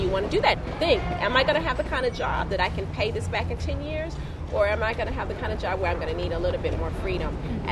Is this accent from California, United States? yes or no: yes; California, United States; I grew up in Southern California. I'm a senior.